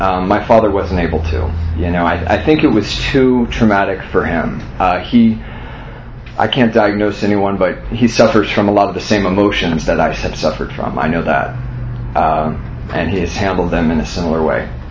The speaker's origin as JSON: {"language": "English", "town": "San Antonio", "region": "Texas", "country": "United States", "tie": "born or raised there", "said": "I grew up in San Antonio, Texas."}